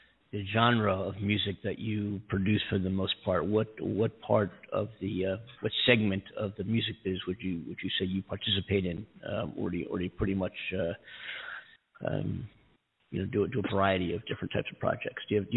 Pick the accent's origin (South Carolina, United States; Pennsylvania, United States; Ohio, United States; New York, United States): Pennsylvania, United States; Philadelphia; And I'm from Philadelphia. I don't know if Cornell told you that.